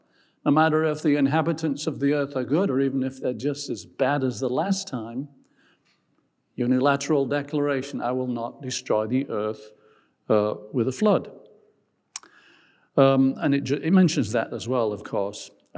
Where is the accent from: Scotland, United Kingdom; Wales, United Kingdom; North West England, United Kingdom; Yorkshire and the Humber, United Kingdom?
Yorkshire and the Humber, United Kingdom; York; My hometown of York in England